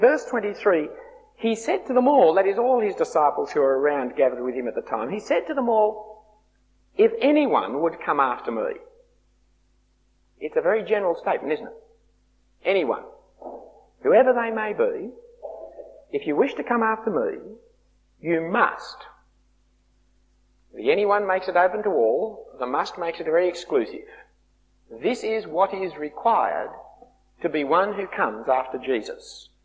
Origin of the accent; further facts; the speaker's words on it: Sydney, New South Wales, Australia; I grew up in Bellevue Hill, that fine part of Sydney.